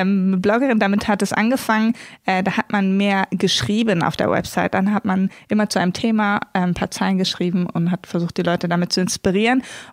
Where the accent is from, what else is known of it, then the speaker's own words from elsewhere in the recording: Hämelerwald, Lower Saxony, Germany; Wir wohnen in Abke, das ist östlich von Hannover. Ich bin aber im Nachbardorf in Hemlerwald groß geworden.